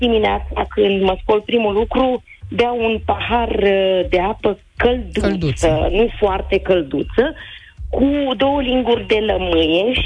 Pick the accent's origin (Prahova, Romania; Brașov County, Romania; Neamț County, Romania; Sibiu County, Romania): Brașov County, Romania; Brașov; also born or lived in Italy; Okay, okay. Vă sunt din Brașov.